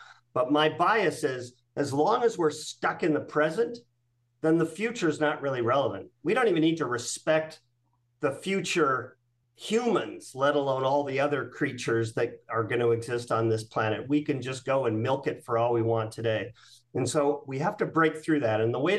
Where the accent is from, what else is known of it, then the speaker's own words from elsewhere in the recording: British Columbia, Canada; where I grew up in British Columbia.